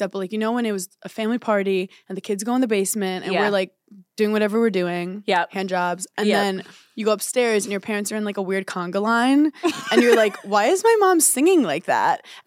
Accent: New York, United States; It's because I'm a New Yorker

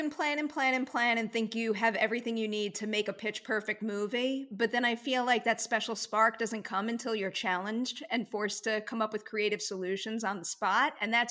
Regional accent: New York, United States; I grew up on Long Island. Those windows are everywhere.

